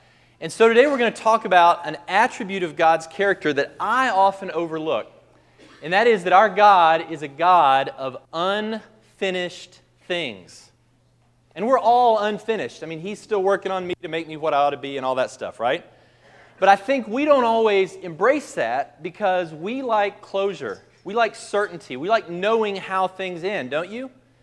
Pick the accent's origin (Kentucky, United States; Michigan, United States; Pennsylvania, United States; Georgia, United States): Kentucky, United States; And, you know, I'm from Kentucky, so I'm sort of aware of horse racing.